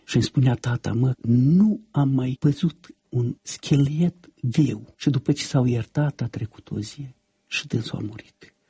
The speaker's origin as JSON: {"language": "Romanian", "town": "Bărbăreuca", "region": "Florești District", "country": "Moldova", "tie": "born or raised there", "said": "Iată, vă aduc un singur exemplu din satul meu natal"}